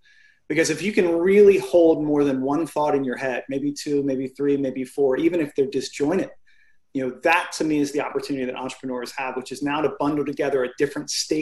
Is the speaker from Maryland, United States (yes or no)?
yes; Baltimore, Maryland, United States; I grew up in Baltimore. I grew up in East Baltimore, most notably for where they shot The Wire.